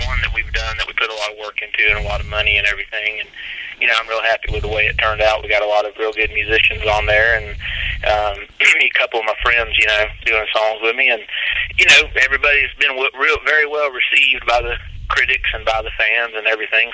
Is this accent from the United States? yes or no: yes; Columbus, Georgia, United States; Well, originally from Columbus, Georgia, which is nowhere. There's nothing here.